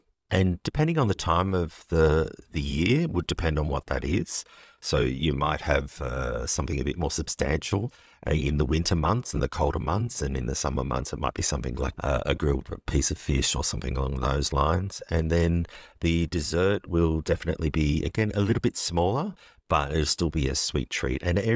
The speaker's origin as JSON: {"language": "English", "country": "Australia", "accent": "Australian", "said": "Unfortunately, with my Australian accent, sometimes the French don't understand me"}